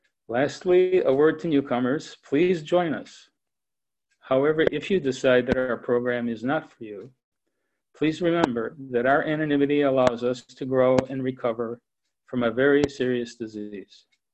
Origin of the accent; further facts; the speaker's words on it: Sterling Heights, Michigan, United States; from Sterling Heights, Michigan.